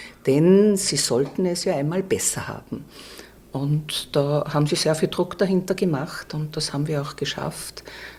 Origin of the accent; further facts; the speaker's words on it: Vienna, Austria; Ja, ich bin eine Urwienerin, weil meine Eltern kommen aus der ehemaligen Tschechoslowakei. Die mussten im Jahr 1948, weil sie Deutsche waren, das Land verlassen